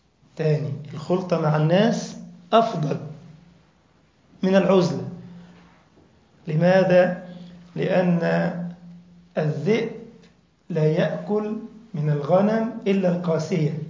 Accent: Egypt; عندنا في مصر يعني، مش عارف عندكم انتوا في البلاد المغرب والشام

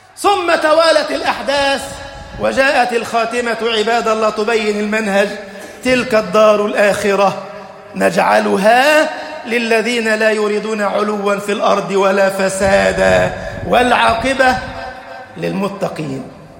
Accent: Egypt; اجعل بلدنا مصر أمنا أمانا، سخاء رخاء.

